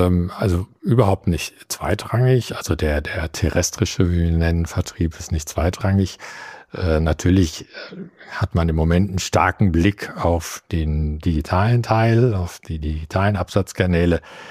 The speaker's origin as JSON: {"language": "German", "region": "North Rhine-Westphalia", "country": "Germany", "tie": "born there", "said": "bin ja gebürtiger Westfale"}